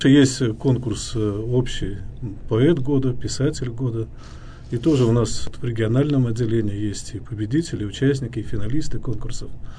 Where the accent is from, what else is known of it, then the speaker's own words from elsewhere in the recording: Rzhev, Tver Oblast, Russia; born there; also born or lived in Torzhok; А я родился в Ржеве и долго жил в Торжке.